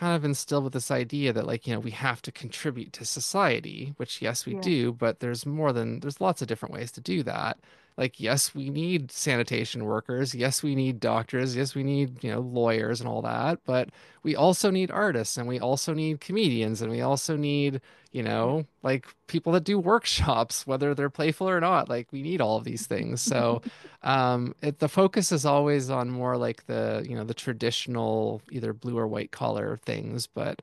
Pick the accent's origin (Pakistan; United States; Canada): Canada; I'm a Canadian.